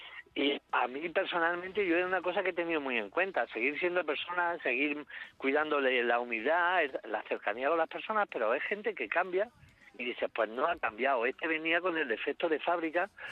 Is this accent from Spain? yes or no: yes; Spain; Porque como soy español, pues tú coges y dices, aquí reviento.